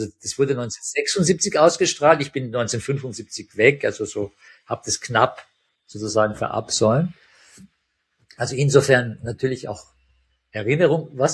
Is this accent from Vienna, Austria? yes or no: no; Graz, Styria, Austria; also born or lived in Tehran, Iran; ich bin zwar in Graz geboren und habe dann aber, wenn ich mich richtig erinnere, 7 Jahre in Teheran verbracht, 7 Jahre meiner Kindheit, und bin dann einmal noch, wie ich dann schon in Graz wieder gelebt habe, dann in den Sommerferien nach Teheran.